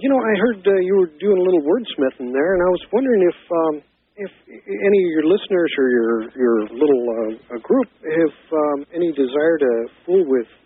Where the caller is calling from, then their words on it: San Francisco, California, United States; Down here, I didn't let you know, I'm calling from San Francisco.